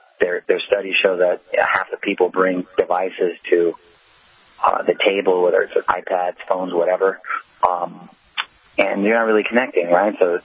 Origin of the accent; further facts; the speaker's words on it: San Diego, California, United States; I'm the Chargers because I was originally from San Diego and now claim L.A.